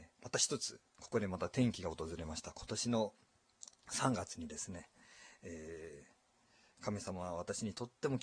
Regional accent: Kagoshima, Japan; 鹿児島県生まれ、鹿児島県育ち、そして、幼稚園に通うことになります。

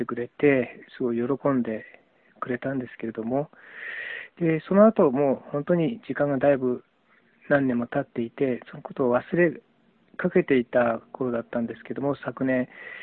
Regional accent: Nagano, Japan; 私の実家は長野県なんですけれども、

